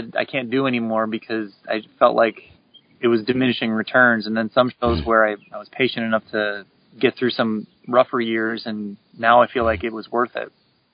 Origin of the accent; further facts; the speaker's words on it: Chicago, Illinois, United States; that's even including my hometown show of Chicago, which I do very well at because it's my hometown show.